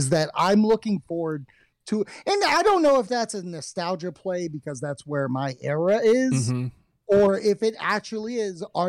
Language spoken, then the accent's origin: English; Minnesota, United States; I'm from Minnesota, pal.